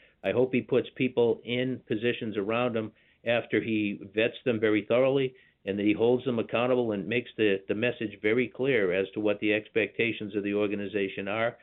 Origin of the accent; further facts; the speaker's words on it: Boston, Massachusetts, United States; I grew up in Boston as an Irish kid.